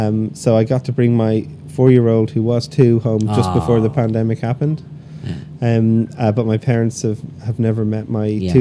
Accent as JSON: {"language": "English", "country": "Ireland", "tie": "born or raised there", "said": "well, it's the same in Ireland where I grew up, right? Ireland's obviously colonized by the British."}